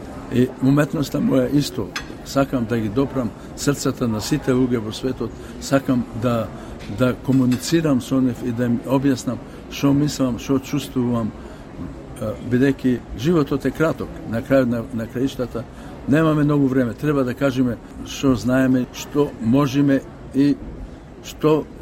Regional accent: Bitola, Pelagonia, North Macedonia; а сепак ние сме од Битола, јас сум од Битола. To мене ми е гнездото, то мене ми е седелото.

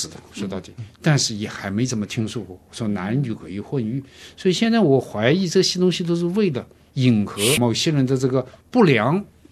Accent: China

